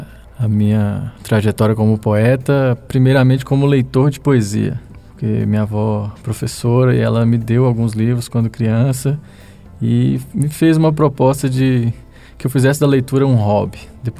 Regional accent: Rio de Janeiro, Brazil; now in Goiás, Brazil; essa ausência de mar, vim do Rio para Goiás, a perda do mar

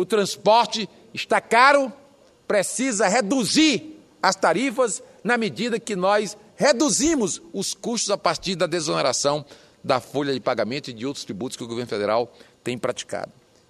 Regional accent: Fortaleza, Ceará, Brazil; Lá na minha cidade, em Fortaleza, no meu estado do Ceará

